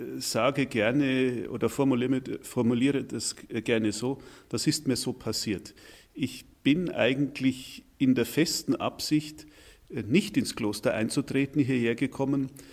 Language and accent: German; Anger, Bavaria, Germany; 45 Minuten mit dem Fahrrad von hier entfernt, bin ich auf einem kleinen Dorf namens Anger aufgewachsen. Und meine Heimat, das ist, wenn ich es genau betrachte, ein Stück Beute-Bayern.